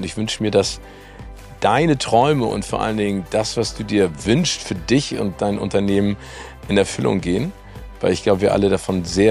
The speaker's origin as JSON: {"language": "German", "region": "Hamburg", "country": "Germany", "said": "Deswegen sind wir Hamburger auch so fröhlich, weil wir wissen, es regnet viel, aber wir sind trotzdem gut drauf."}